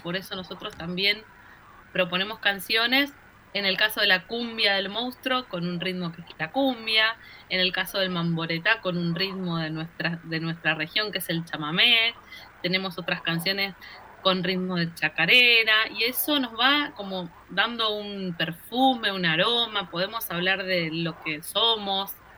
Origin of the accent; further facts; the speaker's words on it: Santa Fe, Argentina; Santa Fe. Bien. Somos de Santa Fe.